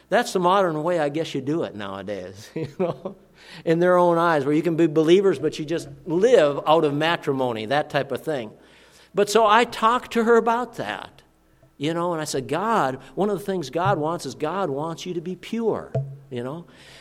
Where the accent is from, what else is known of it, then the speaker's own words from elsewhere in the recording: Duluth, Minnesota, United States; Well, guess what? I'm from Duluth, Minnesota, okay?